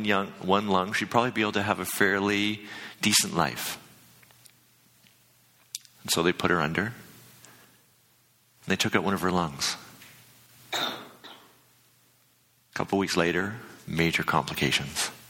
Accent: Manitoba, Canada; now in Calgary, Canada; I'm from Manitoba, where this is fall. It hasn't even got cold yet.

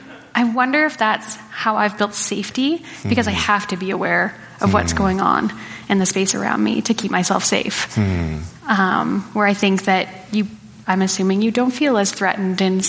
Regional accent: Western Canada, Canada; I'm white and I was raised in Western Canada

